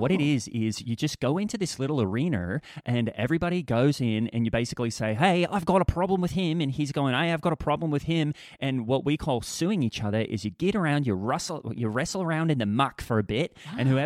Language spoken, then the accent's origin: English; Australia; I'm from Australia